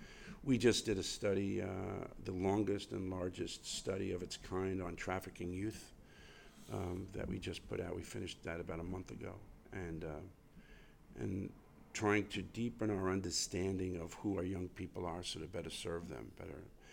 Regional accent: Flushing, New York, United States; So, I grew up in Queens, in Flushing, Queens. I went to St. Francis Prep

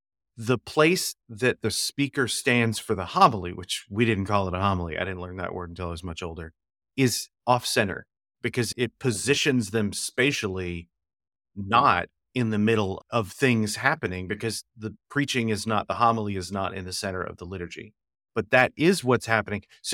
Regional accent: Virginia, United States; born there; also born or lived in Texas; so I was born in Virginia and moved down to Texas.

